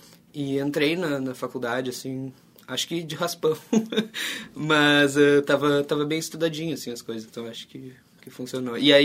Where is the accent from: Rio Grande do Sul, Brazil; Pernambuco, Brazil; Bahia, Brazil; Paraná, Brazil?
Rio Grande do Sul, Brazil; Porto Alegre; Sim, sou de Porto Alegre e morei aqui sempre, a vida toda.